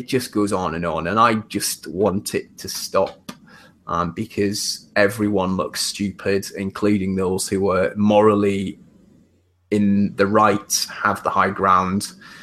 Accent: United Kingdom; It's completely anathema to me as a British sports fan.

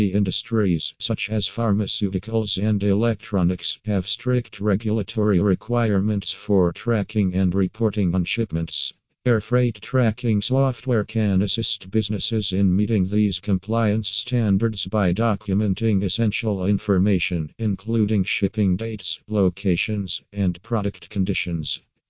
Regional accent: Pennsylvania, United States; from Pennsylvania and USA.

